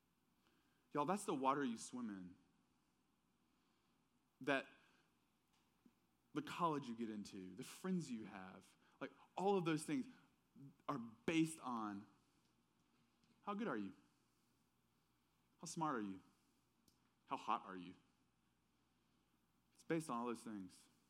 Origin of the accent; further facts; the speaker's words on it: Tuscumbia, Alabama, United States; accent: southern; now in Texas; I brought her back to Tuscumbia to meet everyone. And you can't, I've lost a lot of my southern accent, sadly, in Texas.